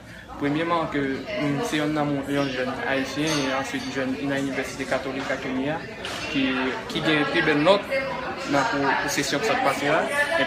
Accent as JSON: {"language": "French", "country": "Haiti", "said": "pour que Haïtien, en tant qu'Haïtien, côté mieux représenté Haïtien, pour me sentir fier"}